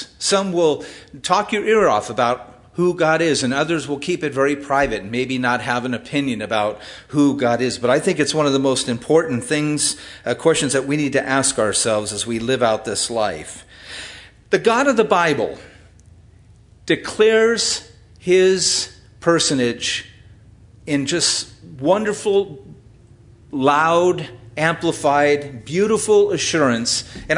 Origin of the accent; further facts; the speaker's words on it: Cypress, California, United States; As I was small boy, about 7 years old, growing up in Cypress, California, which is in middle of Orange County or on the west side of Orange County, we were in a new housing development.